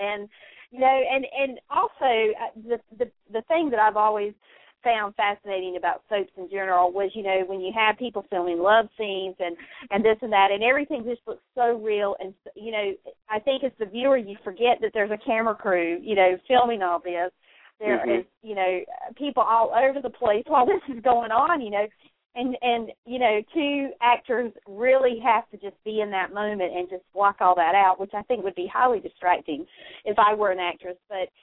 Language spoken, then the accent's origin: English; North Carolina, United States; Well, I'm from North Carolina, and I'm based out of North Carolina.